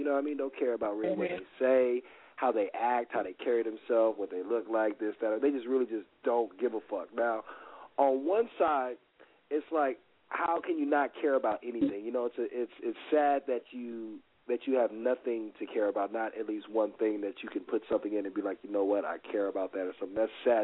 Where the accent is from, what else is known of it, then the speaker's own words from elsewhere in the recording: Los Angeles, California, United States; Like I said, I'm born and raised in LA. And I'm still here